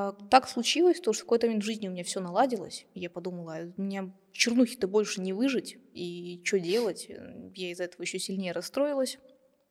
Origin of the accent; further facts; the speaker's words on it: Lukh, Ivanovo Oblast, Russia; я сама из Ивановской области, я родилась и росла первые годы жизни в деревне Лух. В принципе, я там была и в садике.